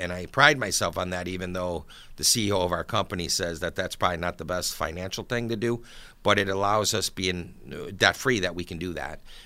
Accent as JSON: {"language": "English", "town": "Buffalo", "region": "New York", "country": "United States", "tie": "born or raised there", "lives_now": "Hamburg, United States", "said": "Yes, I grew up in South Buffalo, right off of Seneca Street. And I lived there until I was about 30 years old. Then I moved out to Hamburg, and I've been out in Hamburg ever since. Born and raised."}